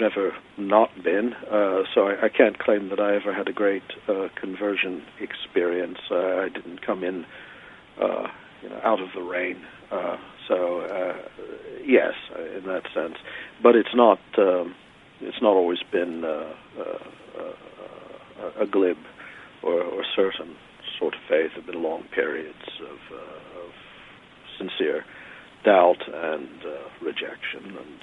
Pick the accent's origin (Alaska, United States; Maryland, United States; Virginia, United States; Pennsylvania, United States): Maryland, United States